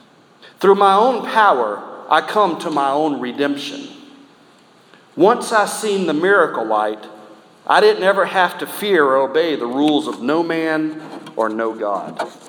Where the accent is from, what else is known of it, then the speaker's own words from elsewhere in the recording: South Carolina, United States; Pee Wee Gaskins is the most prolific serial killer in the history of South Carolina, and I just know that because he's from my hometown.